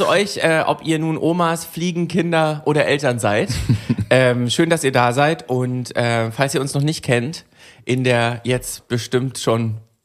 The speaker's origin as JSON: {"language": "German", "region": "Berlin", "country": "Germany", "tie": "born or raised there", "said": "ich bin ja in Köpenick aufgewachsen, also im Südosten unten."}